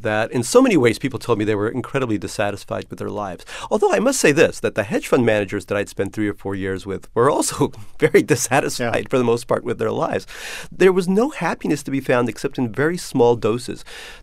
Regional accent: Queens, New York, United States; So, you know, I grew up poor myself in Queens, just like Barry did, in the same neighborhood.

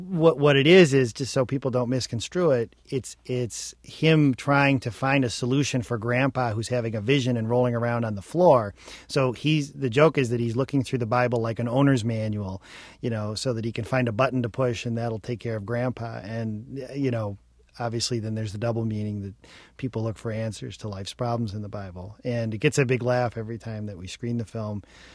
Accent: Ireland; I'm Irish

